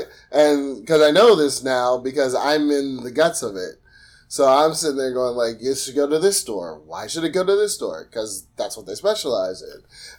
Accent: Pittsburgh, Pennsylvania, United States; I'm a Jamaican. I grew up in a white working class section of Pittsburgh. I went to Catholic school.

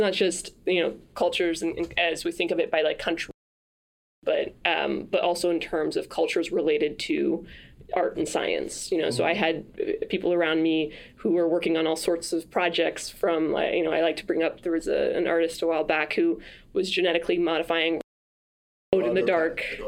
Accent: France; So I grew up in France. I was born and raised in France with parents who, you know, grew up in America and England and France themselves. And so I had this mixed background, and I went to the French public school system, but I spoke English at home.

